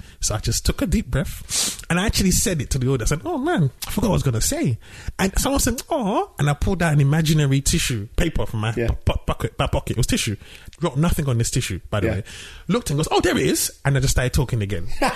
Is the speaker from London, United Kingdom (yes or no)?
yes; London, United Kingdom; growing up in London as a Nigerian.